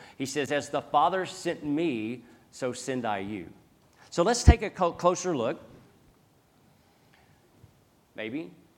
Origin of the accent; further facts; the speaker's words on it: United States; In fact, my home country, the U.S., and as a citizen of the U.S.